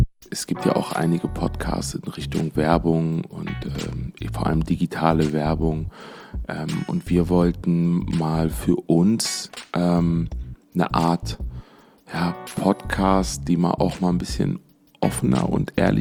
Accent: Essen, North Rhine-Westphalia, Germany; now in Düsseldorf, Germany; geboren in Essen, im Pott. Eigentlich bin ich ein Pottjunge, bin seit mittlerweile 7 Jahren in Düsseldorf.

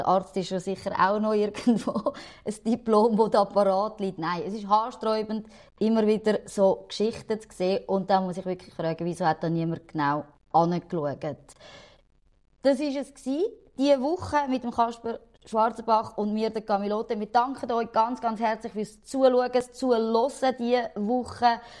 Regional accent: Zurich, Switzerland; als Zürcher muss ich das sagen, eine schöne

